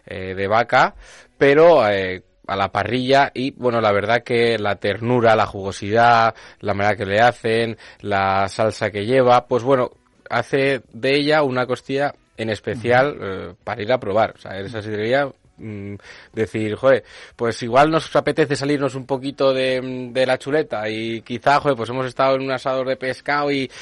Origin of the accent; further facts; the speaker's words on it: Basque Country, Spain; algo que nos gusta a mucho a los que somos del País Vasco son las sidrerías